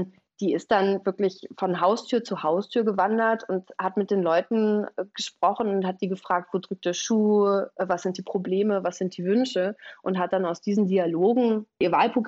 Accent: Eifel, Germany; auch in der Eifel, wo ich aufgewachsen bin

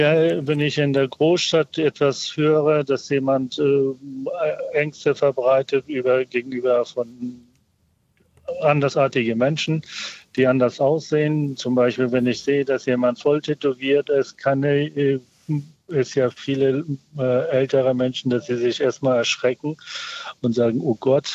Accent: Afghanistan; now in Hamburg, Germany; ich stamme ursprünglich aus Afghanistan und lebe hier. Und wenn ich vergleiche jetzt vor 40 Jahren, wie oft ich in Hamburg als Ausländer beschimpft wurde

